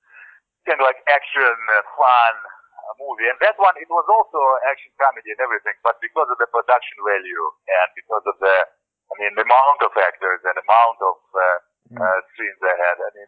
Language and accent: English; Russia; English is a second language; In my home country, in Russia.